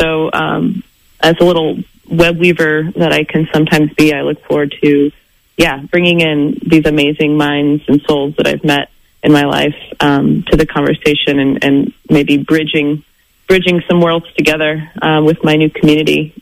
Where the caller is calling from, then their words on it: Austin, Texas, United States; here I'm phoning in from Austin, Texas, and I'm in on the conversation.